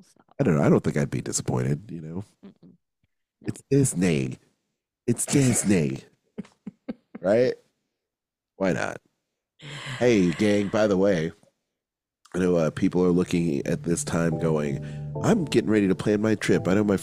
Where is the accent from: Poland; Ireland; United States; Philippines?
Philippines; Because I'm Filipino.